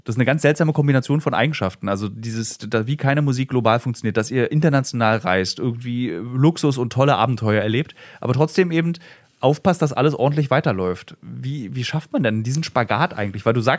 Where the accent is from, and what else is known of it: Berlin, Germany